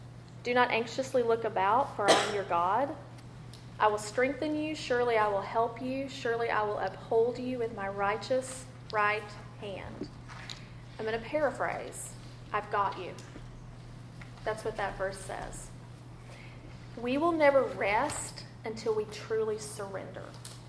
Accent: Tyler, Texas, United States; I grew up in Tyler. I still live in Tyler. That is where I am all the time.

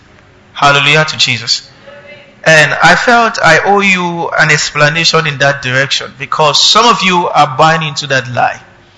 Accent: Kaduna, Kaduna State, Nigeria; I was born and brought up in Kaduna. I grew in NDA.

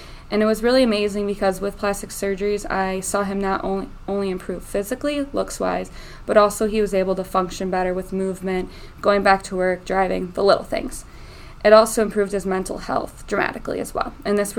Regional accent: Royal Oak, Michigan, United States; Well, I am from Michigan, Royal Oak specifically. It's a city about 15 minutes north of Detroit.

